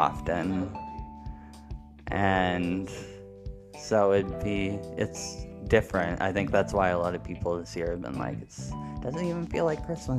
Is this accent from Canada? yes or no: yes; Canada; although it's cold still outside, we're Canadian.